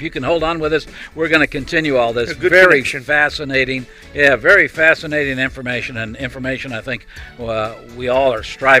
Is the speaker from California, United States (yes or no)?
yes; California, United States; At least when I grew up in California, I didn't hear anything about that.